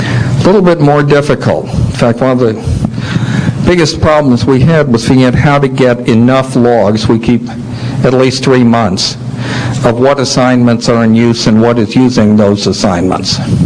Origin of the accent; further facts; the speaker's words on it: Florida, United States; I'm from Florida, so I shouldn't be feeling it.